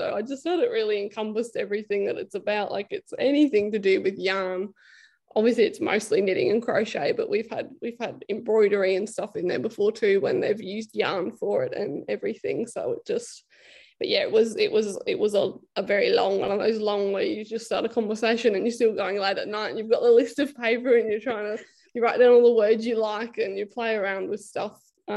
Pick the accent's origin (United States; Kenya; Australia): Australia; especially that being Australian, because I think we're all a bit deprived of that in this marketplace.